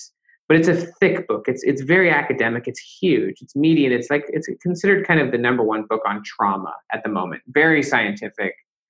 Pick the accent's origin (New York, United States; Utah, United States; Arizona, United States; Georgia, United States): Utah, United States; Salt Lake City; I grew up in Utah, in Salt Lake City, Utah.